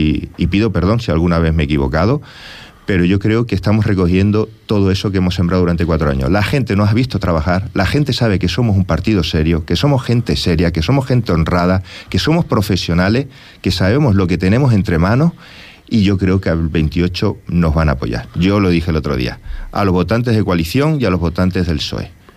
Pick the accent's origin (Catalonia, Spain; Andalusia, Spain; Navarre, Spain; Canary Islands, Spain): Canary Islands, Spain; Puerto del Rosario; soy vecino del barrio del Charco, me crié en el Charco, toda mi vida he vivido en Puerto Rosario, este es mi pueblo, este es mi municipio, este es donde yo vivo y donde vive la gente a la que quiero